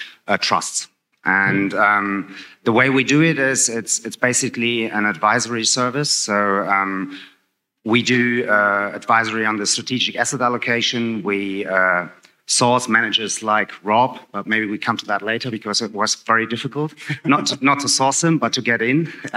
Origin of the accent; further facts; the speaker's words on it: Hamburg, Germany; I'm from Hamburg.